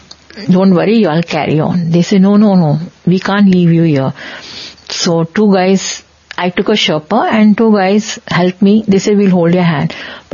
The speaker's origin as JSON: {"language": "English", "town": "Bangalore", "region": "Karnataka", "country": "India", "said": "I'm from Bangalore. I caught the flight."}